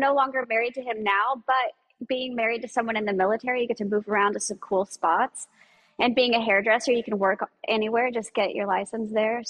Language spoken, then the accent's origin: English; Utah, United States; born there; I was born out west. I was born in Utah. I've moved around my whole life.